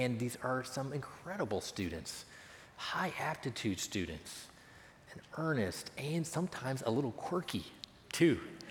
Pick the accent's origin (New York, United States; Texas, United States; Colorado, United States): Texas, United States; San Antonio; also born or lived in Scotland; now in Longview, United States; Even though I grew up in San Antonio, Bonnie grew up in Bryan College Station, I had never been to Longview.